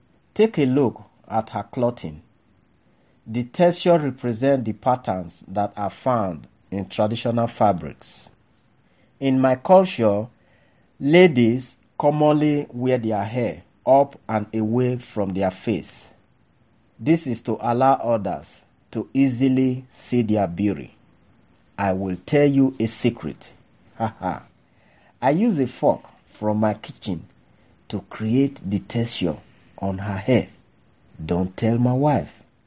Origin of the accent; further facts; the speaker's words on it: Nigeria; now in United States; I am originally from Nigeria. Growing up, I learned to sculpt using the Benin bronze method.